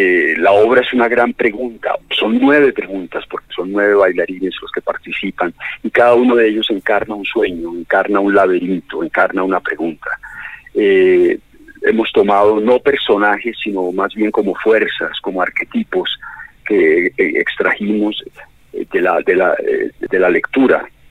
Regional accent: Colombia; así somos los colombianos, así nacimos

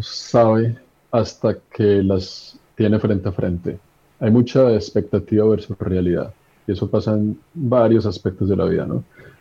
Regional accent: Bogotá, Colombia; mi mamá es colombiana, mi familia por parte de mamá todos son colombianos. Yo crecí en Colombia, entonces me siento más colombiano y pues más bogotano que un ajiaco.

